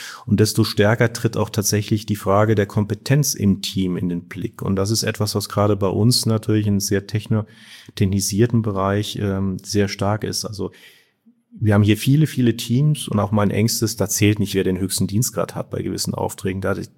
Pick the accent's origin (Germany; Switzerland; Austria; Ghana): Germany; Baden-Württemberg; born there; Da bin ich also als geborener Badener weit weg von dem Schwäbischen.